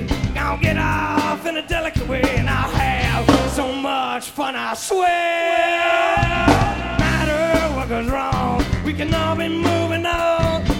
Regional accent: Maryland, United States; We're down here, we're from Maryland, right across the border there

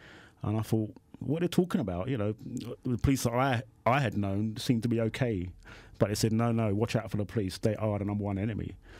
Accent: South East England, United Kingdom; Yes, I was born in Brixton, but because of family problems, I found myself in a children's home in the Surrey countryside.

